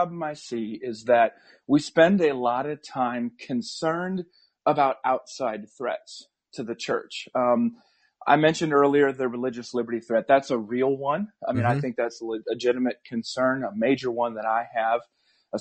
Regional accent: South Dakota, United States; I mean, I can think of different times growing up in South Dakota in a pretty politically diverse environment

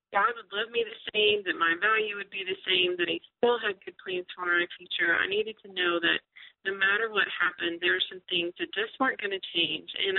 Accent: Texas, United States; accent: Texas; someone asked me with my little Texas accent saying y'all all the time, you know, where are you from?

